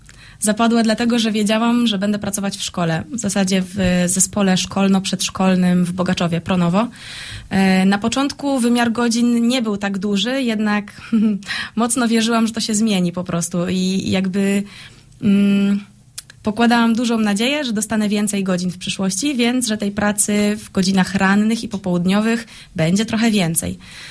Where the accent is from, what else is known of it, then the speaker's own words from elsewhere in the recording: Nowogród Bobrzański, Lubusz Voivodeship, Poland; z bardzo małego miasteczka, żeby nie mówić znikąd, ale no niestety, jak się gdzieś podróżuje i ktoś pyta, skąd jesteś, powiem Nowogród Bobrzański